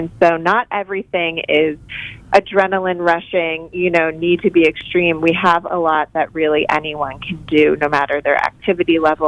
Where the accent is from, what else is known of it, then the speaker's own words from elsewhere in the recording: Maryland, United States; now in Northern Virginia, United States; So I live in Northern Virginia right now, and I grew up in Maryland, so I'm very familiar with a lot of the destinations we included right outside the D.C. area.